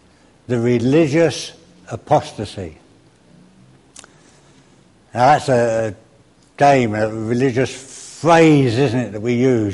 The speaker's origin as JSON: {"language": "English", "region": "London", "country": "United Kingdom", "tie": "born or raised there", "said": "I can remember growing up in the East End, and there were gangs."}